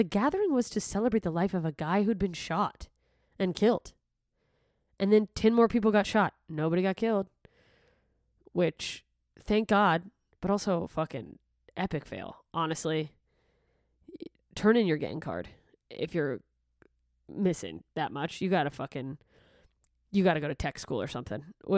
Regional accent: Gulf Coast, United States; moved away; also born or lived in Alaska; I grew up on the Gulf Coast until I moved to Alaska. I was an hour away from New Orleans.

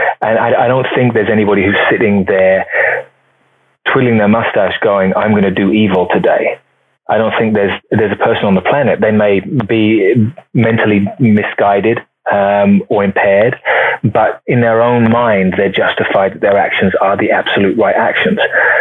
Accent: Luton, East of England, United Kingdom; I mean, I was born in Luton, which is 20 miles north of London. It's a town that is wonderful and also a little rough. It's a working class town.

